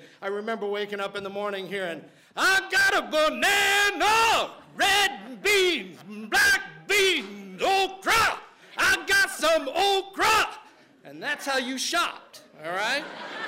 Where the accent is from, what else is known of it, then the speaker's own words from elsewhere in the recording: New Orleans, Louisiana, United States; was born and raised in New Orleans. I grew up literally above a nightclub on Bourbon Street